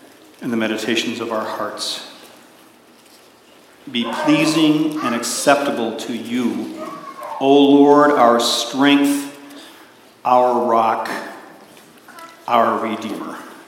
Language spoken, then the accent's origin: English; Kalamazoo, Michigan, United States; I grew up in Kalamazoo, Michigan, Portage, Michigan.